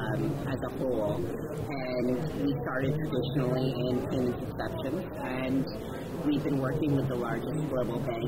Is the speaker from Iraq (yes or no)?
no; Canada; now in United States; I'm actually Canadian.